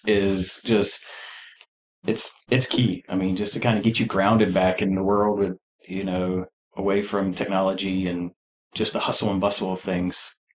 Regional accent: West Columbia, South Carolina, United States; also born or lived in Florence; So I'm a native South Carolinian. Okay. I was born in Florence, but can only claim that home for the first 2 years of my life.

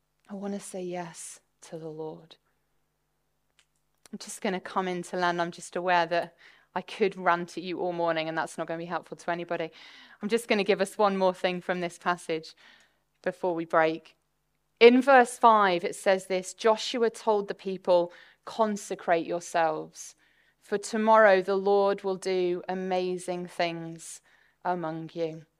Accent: North West England, United Kingdom; I mean, I grew up on the Wirral. It was a very, very nice upbringing, very sheltered near Liverpool, very blessed upbringing.

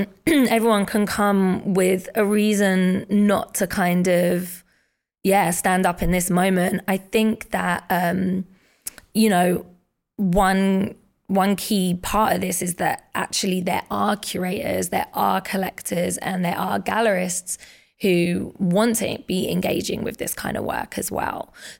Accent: United Kingdom; And for me, as a Brit, I think on both sides of my family

